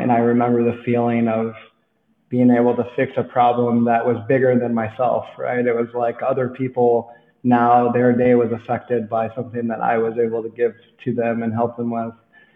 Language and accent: English; Illinois, United States; I grew up in the Rust Belt up out of Chicago. A lot of people had lost their jobs to globalization. My hometown had lost like roughly 70% of its manufacturing output in that decade.